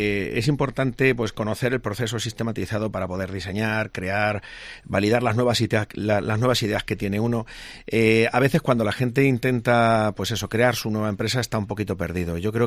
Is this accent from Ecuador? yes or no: no; Spain; todos somos españoles